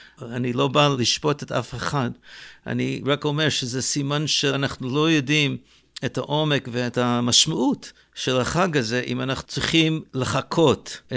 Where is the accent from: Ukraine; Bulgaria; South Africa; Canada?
Canada; אני גדלתי בקנדה